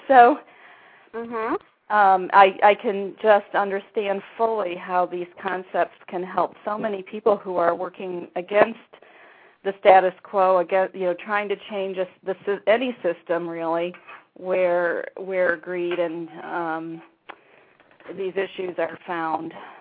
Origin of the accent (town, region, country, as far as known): Ohio, United States